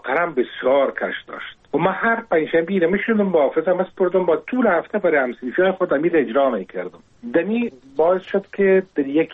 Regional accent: Kabul, Afghanistan; ما در کنار کابل نداری زندگی میکردیم،

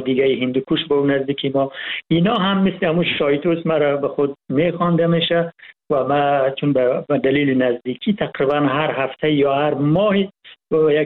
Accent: Hazarajat, Afghanistan; من از هزارجات هستم

